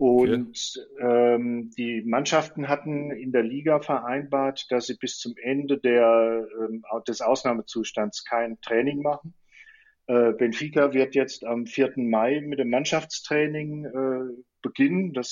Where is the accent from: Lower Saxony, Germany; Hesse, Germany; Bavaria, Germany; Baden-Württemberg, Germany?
Hesse, Germany; Offenbach; Ich komme aus Offenbach und bin inzwischen schon 55 Jahre alt.